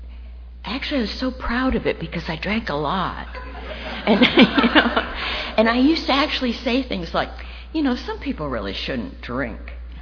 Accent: Pawtucket, Rhode Island, United States; I grew up in Pawtucket, Rhode Island, and if you want to make a limerick about that, you feel free, you know.

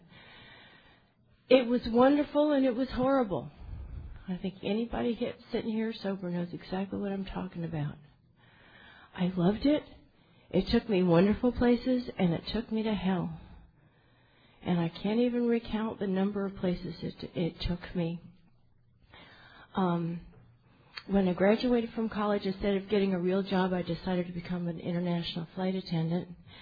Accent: Sedona, Arizona, United States; I come from Sedona, Arizona. I got sober in Baltimore.

